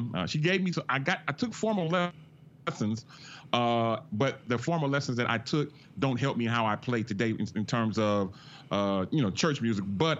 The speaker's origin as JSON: {"language": "English", "town": "Bay Area", "region": "California", "country": "United States", "said": "What many people don't know about me, even though I'm from the Bay Area, man, I am a big"}